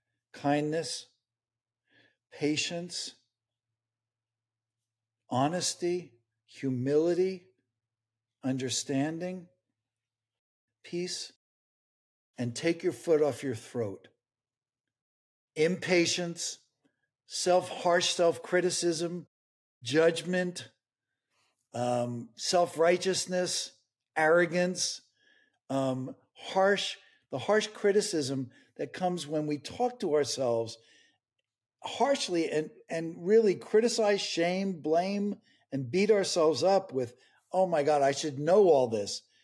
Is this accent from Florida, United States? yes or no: no; New York, United States; I'm originally from New York.